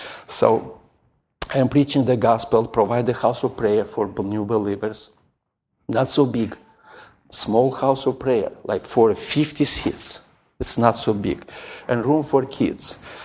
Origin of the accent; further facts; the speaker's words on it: Moldova; English is a second language; Winter, just I came a month ago from Moldova. It was also cold.